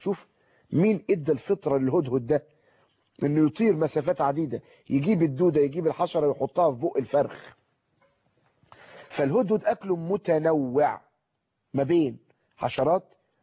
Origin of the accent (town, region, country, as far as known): Egypt